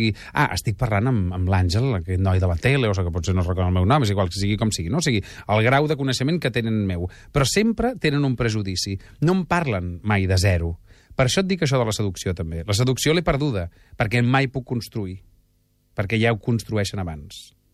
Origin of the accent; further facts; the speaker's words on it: Barcelona, Catalonia, Spain; Jo soc molt de Barcelona